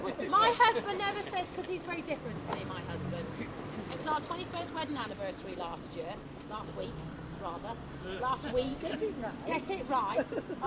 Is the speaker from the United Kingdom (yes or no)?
yes; England, United Kingdom; We're all English.